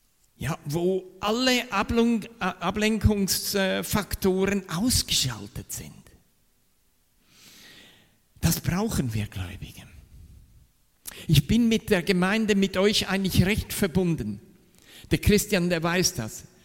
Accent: Zurich, Switzerland; accent: Swiss; Ihr wisst ja, dass ich Schweizer bin. Ich bin in Zürich geboren. Ja, deshalb mein Akzent. Aber Ich bin in der Schweiz in den jungen Jahren auf viele Berge gewandert.

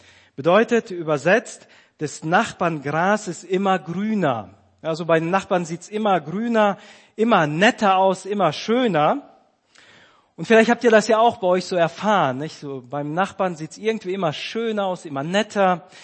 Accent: North Sea coast, Germany; Ich komme von der Nordsee, aber bin kein Ostfriese.

